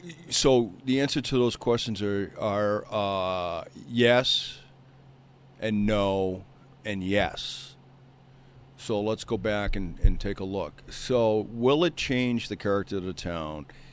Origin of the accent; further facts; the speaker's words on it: Cambridge, Massachusetts, United States; And you know, so I grew up in Cambridge, right, as well you know, and Boston is a beautiful, beautiful town.